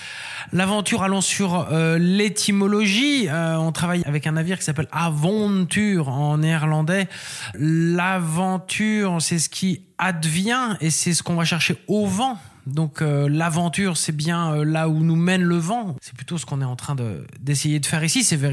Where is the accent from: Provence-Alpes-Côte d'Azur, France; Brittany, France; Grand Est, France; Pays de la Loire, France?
Brittany, France; Brest; also born or lived in Quimper, France; je suis né à Brest, où j'ai grandi une dizaine d'années, puis en Finistère Sud, du côté de Quimper